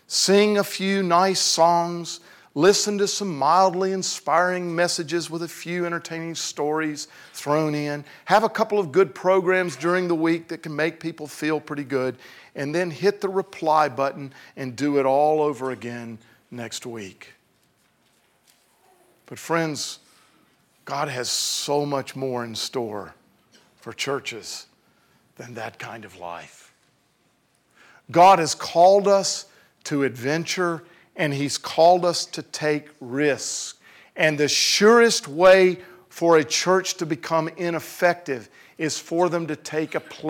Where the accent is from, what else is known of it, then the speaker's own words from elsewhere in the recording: Greenville, South Carolina, United States; My wife and I grew up in the South. We were actually born and raised in South Milwaukee. Just kidding. I'm from my wife's from Atlanta, and I'm from Greenville, South Carolina. Hence the accent.